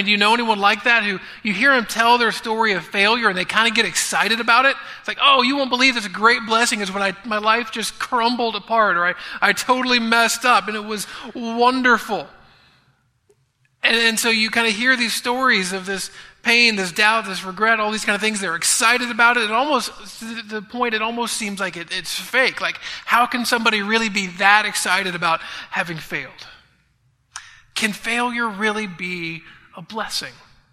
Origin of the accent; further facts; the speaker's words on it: United States; But I do think that sometimes being an American, growing up in this culture, for a lot of us, that's an overwhelming blessing.